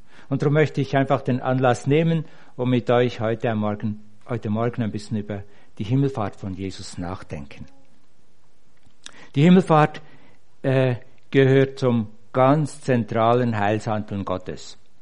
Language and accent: German; Ägeri, Zug, Switzerland; Ich bin in Eggeri aufgewachsen, auf der anderen Seite des Berges hier.